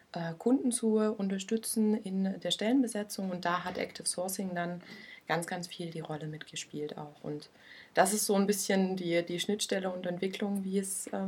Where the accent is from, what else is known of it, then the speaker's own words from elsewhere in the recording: Saxony, Germany; now in Leipzig, Germany; Ich bin aufgewachsen im Erzgebirge und bin dann 2016 nach Leipzig gezogen